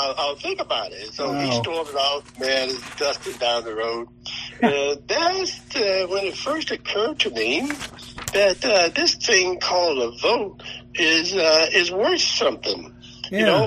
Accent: Georgia, United States; Okay, well, I was born in Randolph County, Georgia, son of sharecroppers, and I went to public schools there.

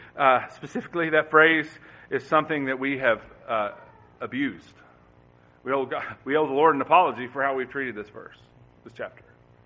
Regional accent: Morehead, Kentucky, United States; I'm from Moorhead, Eastern Kentucky. Like these hills, I'm used to it.

